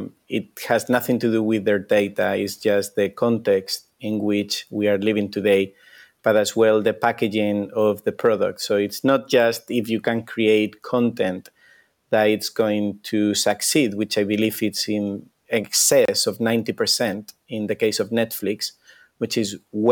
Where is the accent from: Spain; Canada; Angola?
Spain; English is a second language; I'm a Formula One fan. I come from Spain.